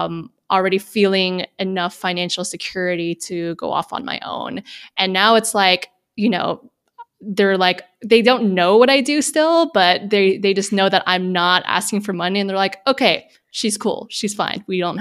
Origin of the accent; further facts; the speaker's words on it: United States; So when folks think that like I, as a Filipino American, is not a POC, it is really hurtful